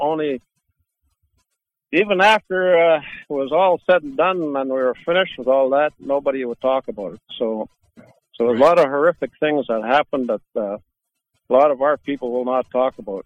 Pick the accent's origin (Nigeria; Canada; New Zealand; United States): Canada; Hazelton, British Columbia; I'm from Gitxsan Nation, in Hazelton, British Columbia, northern BC, by Smithers and Highway 16.